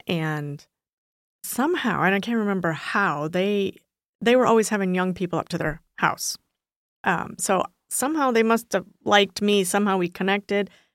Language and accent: English; Michigan, United States; I come from Michigan to go there.